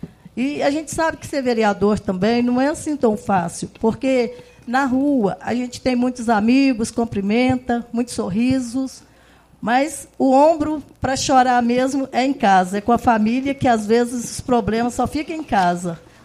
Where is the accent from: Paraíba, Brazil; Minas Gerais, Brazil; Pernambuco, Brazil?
Minas Gerais, Brazil; Durandé; born there; a minha família já é de Martins Soares. Eu sou nascida em Durandé, mas fui registrada aqui.